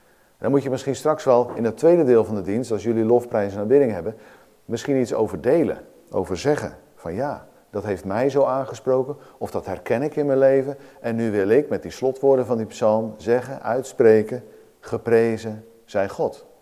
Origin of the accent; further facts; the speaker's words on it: Oud-Alblas, South Holland, Netherlands; toen ik op de lagere school zat, moest ik hem vanuit de oude berijming uit mijn hoofd leren. En bij ons in Oud-Alblas, waar ik woonde